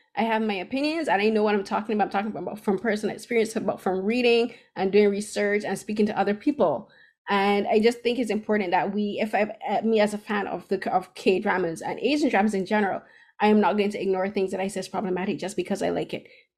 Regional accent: Barbados; I'm from Barbados.

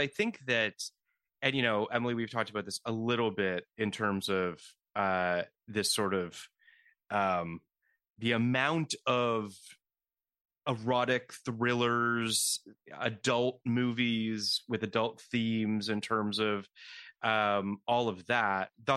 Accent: Toronto, Ontario, Canada; So I'm from Toronto originally

